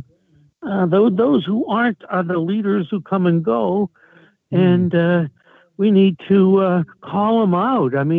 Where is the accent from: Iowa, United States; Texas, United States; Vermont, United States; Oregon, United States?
Iowa, United States; Listen, I'm a Midwesterner. I'm going to bitch and moan about the weather all the time. It's my natural right as an Iowan